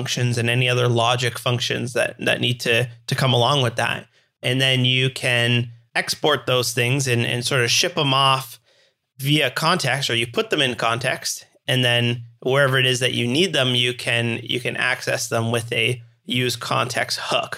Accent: Canada; I'm a developer from Canada.

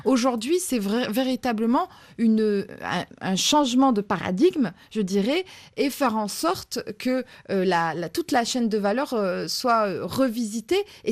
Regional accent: Roubaix, Hauts-de-France, France; Moi, je viens de Roubaix. À Roubaix, on était leader mondial de l'industrie de la laine.

